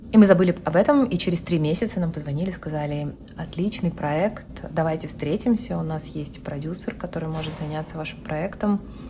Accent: Almaty, Kazakhstan; Я родом из Алматы. Я здесь родилась в далеком 78-м году в советской стране.

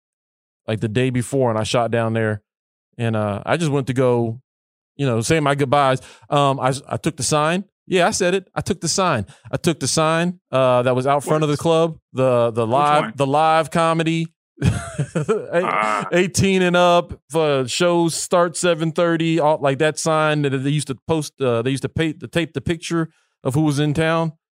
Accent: Mississippi, United States; Like the house I grew up in Mississippi was destroyed by Katrina. Like my whole neighborhood is gone.

